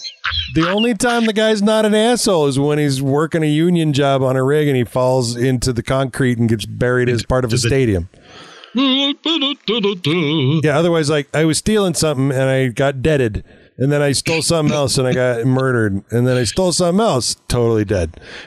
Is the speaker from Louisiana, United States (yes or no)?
no; California, United States; born there; also born or lived in Utah; I was born in California.